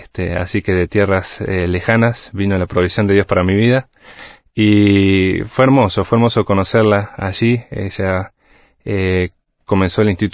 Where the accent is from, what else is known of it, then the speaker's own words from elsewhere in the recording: Montevideo, Uruguay; now in Argentina; Y así es, yo soy de Montevideo. Aquí la capital del pequeño país de Uruguay, pero grande de corazón. Y ya desde el año 98 estoy en Argentina